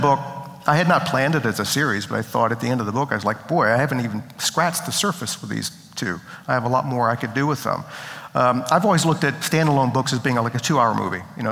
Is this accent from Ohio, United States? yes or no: no; Richmond, Virginia, United States; I grew up in Richmond, Virginia, and I was a sort of kid who was, I planned all the adventures for the neighborhood